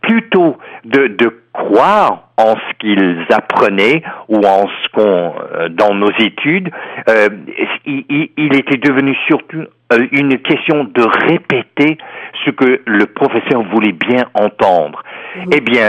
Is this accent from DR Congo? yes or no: no; Texas, United States; French is a second language; je suis un Américain du Texas.